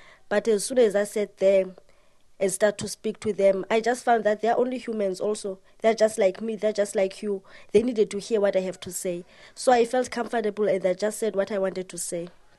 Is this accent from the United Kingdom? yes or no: no; South Africa; because I come here from South Africa, so I know how teenagers are.